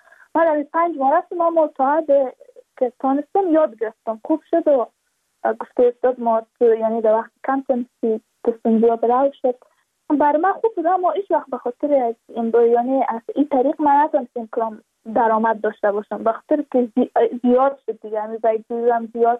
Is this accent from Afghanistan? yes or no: yes; Badakhshan, Afghanistan; چون ما از بدخشان هستیم، یعنی منطقه دور دستش